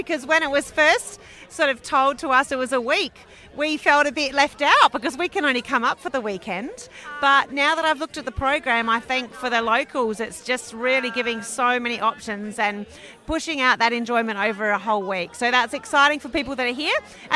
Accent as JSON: {"language": "English", "town": "Glenelg", "region": "South Australia", "country": "Australia", "said": "I'm from Glenelg."}